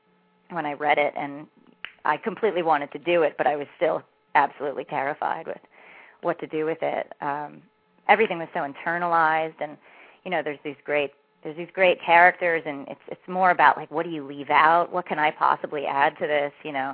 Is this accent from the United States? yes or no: yes; New Jersey, United States; You know, I grew up in New Jersey, and so there was just an immediate reaction to their time and place.